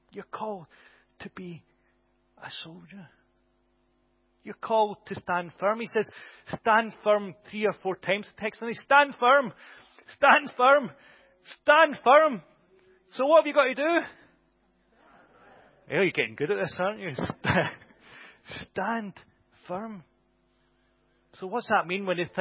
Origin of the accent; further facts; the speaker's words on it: Scotland, United Kingdom; I'm a Scotsman, I know what it's like to wear a kilt